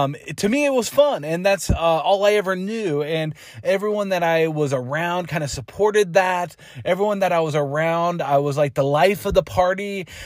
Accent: Long Beach, California, United States; Growing up, I was born in Long Beach, California. I was raised, our family kind of, if I look back on it, struggled

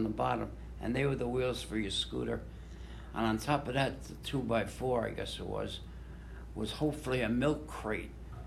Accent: Manhattan, New York, United States; But I feel like I was really lucky to grow up in Manhattan.

